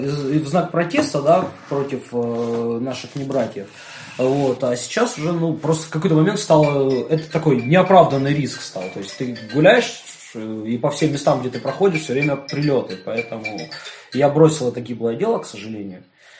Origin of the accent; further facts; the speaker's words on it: Donetsk, Donetsk Oblast, Ukraine; Я дончанин, вот